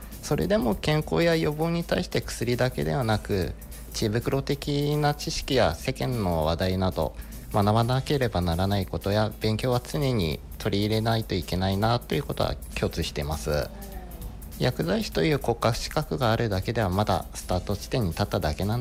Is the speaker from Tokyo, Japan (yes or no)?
no; Kanagawa, Japan; born there; 大学は北海道の医療系の大学です。生まれは神奈川県でして、初めて雪国をそこで経験しました。